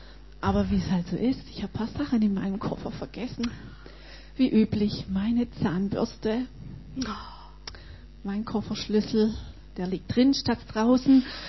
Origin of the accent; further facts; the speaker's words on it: Pforzheim, Baden-Württemberg, Germany; Aus Pforzheim.